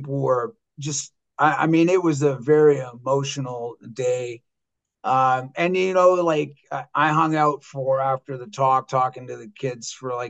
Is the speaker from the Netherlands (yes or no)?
no; Vancouver, British Columbia, Canada; I'm from Vancouver is a little, it's a lot fast paced.